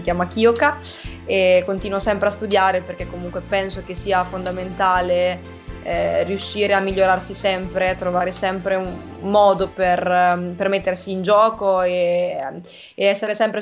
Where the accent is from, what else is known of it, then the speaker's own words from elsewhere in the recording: Urbino, Marche, Italy; vengo da Urbino, questo l'hai giustamente già anticipato tu. Ho 27 anni